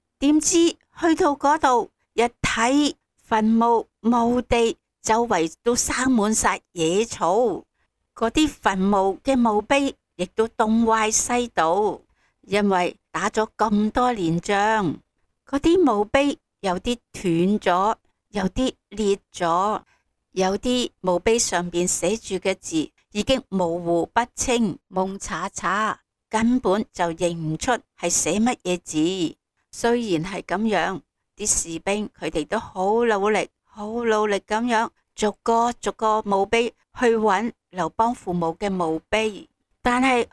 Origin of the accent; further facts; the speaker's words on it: China; 清明节是我们中国人很重要一个节日